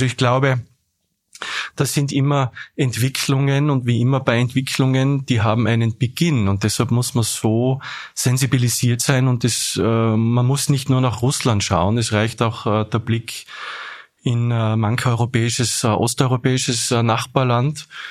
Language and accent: German; Tyrol, Austria; now in Vienna, Austria; Ja, und haben da über meine Erfahrungen als Tiroler in Wien gesprochen.